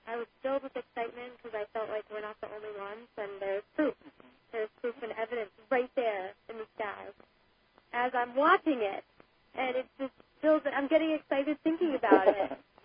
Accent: Connecticut, United States; from Connecticut.

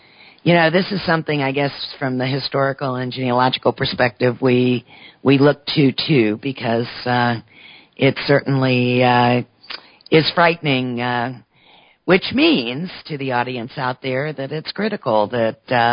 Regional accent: New Orleans, Louisiana, United States; I mean, I come from New Orleans. I mean, I grew up with Creole.

